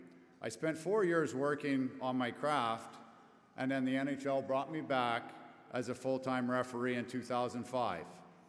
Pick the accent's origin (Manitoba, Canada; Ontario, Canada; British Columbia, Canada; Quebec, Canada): British Columbia, Canada; Summerland; also born or lived in Calgary; I was born in Calgary, Alberta, Canada. Yay! There, we got some Albertans. Perfect. I was raised, though, in a small town in British Columbia called Summerland.